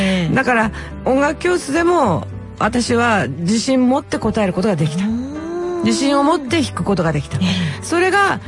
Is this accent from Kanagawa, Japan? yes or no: no; Nagoya, Aichi, Japan; 名古屋市です。